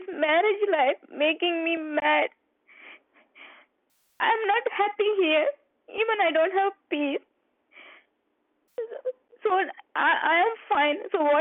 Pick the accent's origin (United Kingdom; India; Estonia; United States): India; I'm from India